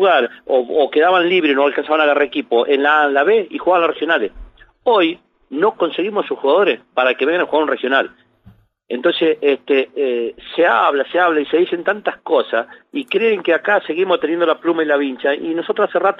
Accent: Paso del Sapo, Chubut, Argentina; born there; yo soy un producto del interior. Yo soy nacido en Paso del Sapo, que muy poco lo saben.

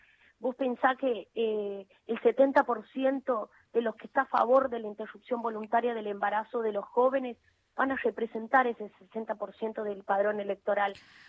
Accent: Santiago del Estero, Argentina; yo te voy a dar un ejemplo que es de donde vengo, de la provincia de Santiago del Estero.

